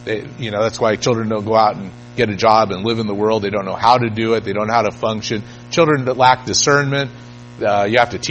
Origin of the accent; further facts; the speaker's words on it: United States; I grew up in America. I'm influenced by American culture.